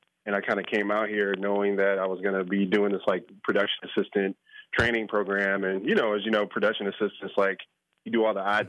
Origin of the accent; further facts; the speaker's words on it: Chicago, Illinois, United States; football growing up in Chicago was kind of that for me.